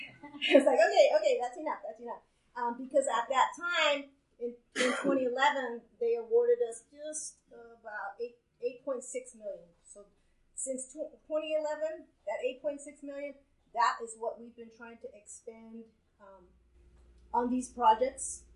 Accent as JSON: {"language": "English", "town": "Zuni", "region": "New Mexico", "country": "United States", "also_born_or_lived": "Acoma", "said": "I come from Zuni and Acoma, so I'm used to, like, we're right here."}